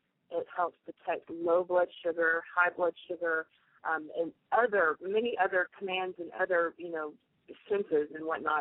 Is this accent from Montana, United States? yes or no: no; Tennessee, United States; Well, I when I grew up in Tennessee, I used to have this like thick accent, and now I kind of got rid of it, so people don't really know that I'm from Tennessee anyway.